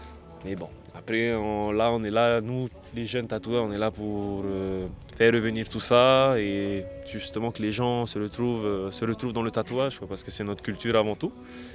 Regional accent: Taha'a, Leeward Islands, French Polynesia; also born or lived in Raiatea; now in France; Je viens de Taha, je suis né à Raiatea, j'ai grandi ici.

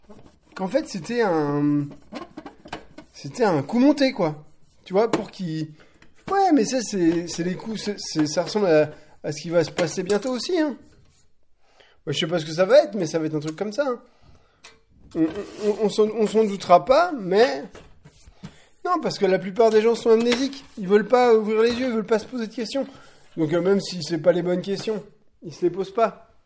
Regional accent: France; je suis en France, on est français

